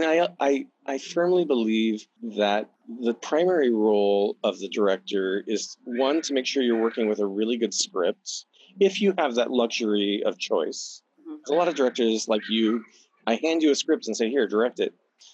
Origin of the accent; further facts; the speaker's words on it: Bellingham, Washington, United States; And I grew up in Bellingham, which is another Northwest college town, right?